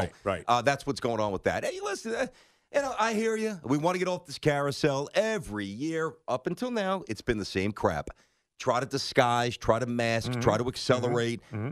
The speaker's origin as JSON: {"language": "English", "town": "Brooklyn", "region": "New York", "country": "United States", "said": "Listen, I'm from Brooklyn. The Nets ain't the Knicks."}